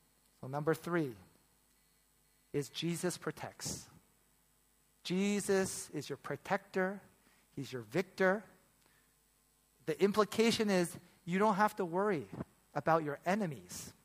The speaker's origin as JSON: {"language": "English", "town": "Toronto", "region": "Ontario", "country": "Canada", "tie": "born or raised there", "lives_now": "Hong Kong", "said": "growing up in Toronto, I had experienced this like getting robbed, getting threatened to be beat up."}